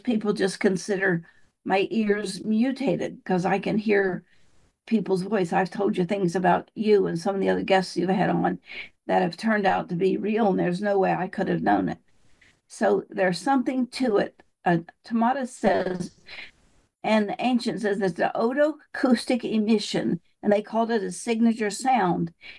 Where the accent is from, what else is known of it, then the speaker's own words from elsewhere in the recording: Appalachia, United States; Well, I was raised in Appalachia and we lived in an old corn crib. We didn't have any electricity, no running water, no sounds.